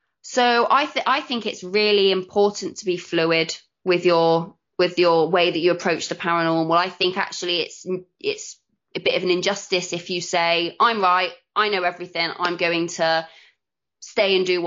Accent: Bristol, South West England, United Kingdom; because I'm from Bristol and I'm just like, yeah, just blah, blah, blah, blah.

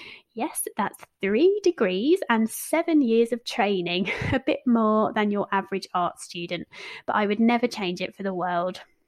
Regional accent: St Neots, East of England, United Kingdom; I grew up in St Neots in Cambridgeshire.

